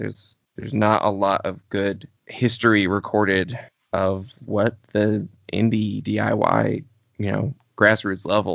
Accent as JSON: {"language": "English", "region": "North Carolina", "country": "United States", "tie": "born or raised there", "said": "We're brothers, so I grew up in North Carolina."}